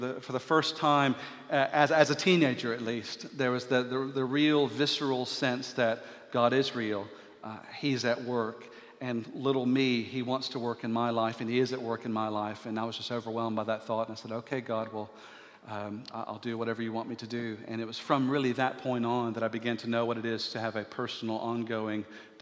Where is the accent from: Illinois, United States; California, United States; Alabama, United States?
Alabama, United States; Birmingham; children growing up in Birmingham, Alabama, or at least in my generation, I was brought along to church on a regular basis.